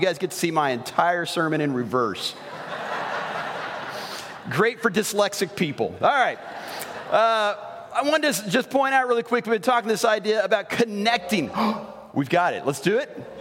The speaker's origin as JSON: {"language": "English", "town": "Ruidoso", "region": "New Mexico", "country": "United States", "said": "I am from Ruidoso, New Mexico."}